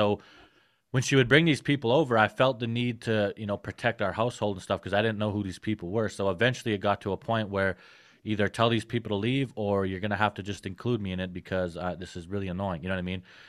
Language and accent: English; Prince Albert, Saskatchewan, Canada; I grew up in a small city called Prince Albert, Saskatchewan, here in Canada.